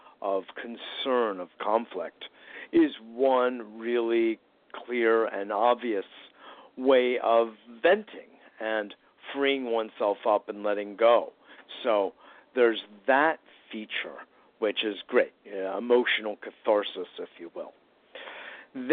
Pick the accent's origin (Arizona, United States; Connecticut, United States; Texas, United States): Connecticut, United States; Westport; also born or lived in Forest Hills; I'm originally from Forest Hills, although I grew up in Southern Connecticut, in Westport, Connecticut.